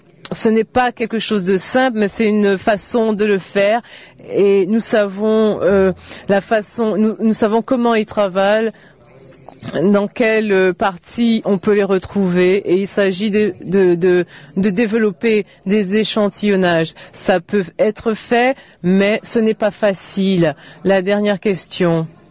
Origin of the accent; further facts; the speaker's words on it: South Africa; French is a second language; Je viens d'Afrique du Sud et je travaille sur la frontière avec les groupes mobiles.